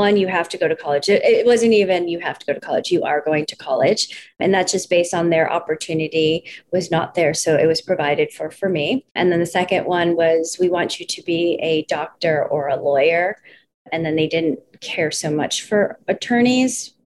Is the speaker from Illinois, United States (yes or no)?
yes; Chicago, Illinois, United States; So I am born and raised in Chicago. And in fact, my family, the first few years of my life, I was living in Chicago Chinatown, where my parents grew up.